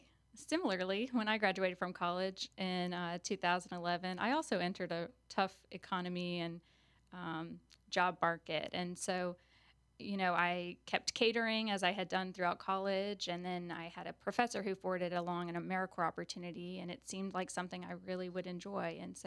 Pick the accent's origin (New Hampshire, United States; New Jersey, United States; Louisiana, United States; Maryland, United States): Louisiana, United States; Baton Rouge; So I just learned so much about my hometown that I hadn't known about, got connected with a lot of organizations that I'm still working closely with, including Together Baton Rouge and Dialogue on Race.